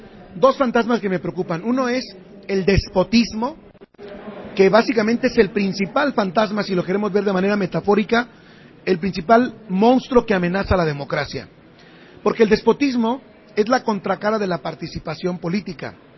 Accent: Mexico; tan rica como nuestra cultura y nuestra esencia como mexicanos

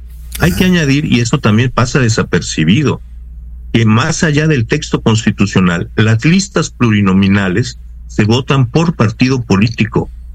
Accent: Mexico; la forma como los mexicanos nos hemos venido representando

